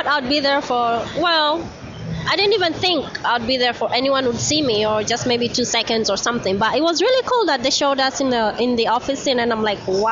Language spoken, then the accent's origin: English; Kenya; Like since I'm from Kenya, he would tell me about how he went on safaris